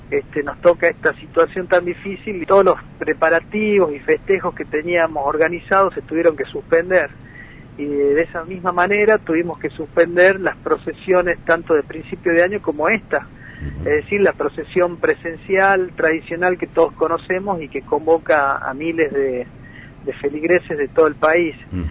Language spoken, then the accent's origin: Spanish; Argentina; Nosotros también como argentinos, como miembros de esta región